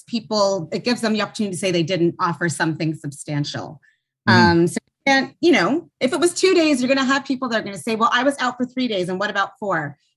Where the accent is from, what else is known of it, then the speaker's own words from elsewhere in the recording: Toronto, Ontario, Canada; I am a Black woman. I grew up in Toronto area.